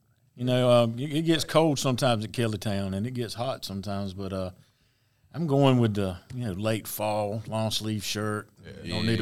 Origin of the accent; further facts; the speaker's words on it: Hartsville, South Carolina, United States; Right here, all my life. Born and raised in Hartsville, South Carolina.